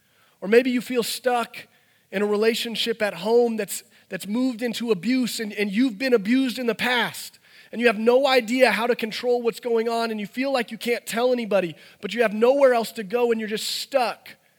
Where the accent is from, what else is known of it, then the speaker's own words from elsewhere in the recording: Branson, Missouri, United States; We grew up in Branson, in the boonies of Branson, and so there wasn't much else to do.